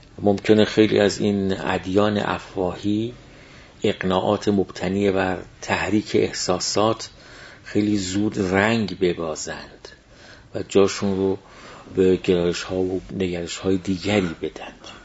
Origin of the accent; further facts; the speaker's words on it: Tehran, Tehran Province, Iran; در محیط تهران که بودم و اونجا رشد کردم و با اقشار مختلفی مرتبط بودم،